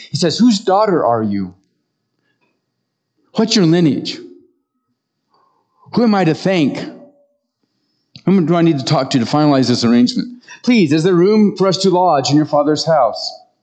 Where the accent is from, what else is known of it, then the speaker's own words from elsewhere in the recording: Nebraska, United States; I grew up in Banner County, Western Nebraska. And for the first 23 years of my life